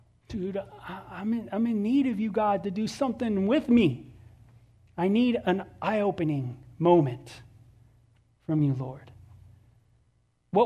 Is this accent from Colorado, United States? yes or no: no; California, United States; Bo's background and growing up in the Valley of San Fernando and stuff like